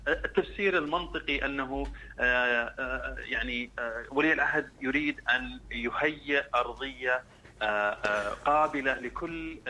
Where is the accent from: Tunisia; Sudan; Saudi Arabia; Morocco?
Saudi Arabia; وانا كشخص سعودي الاصل يعني اعرف انه مثلا هناك قديما كان في شيء اسمه ديوان المراقبه العامه